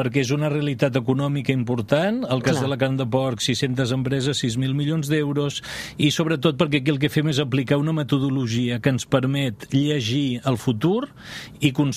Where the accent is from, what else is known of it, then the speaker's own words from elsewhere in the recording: Vic, Catalonia, Spain; Jo sóc de Vic.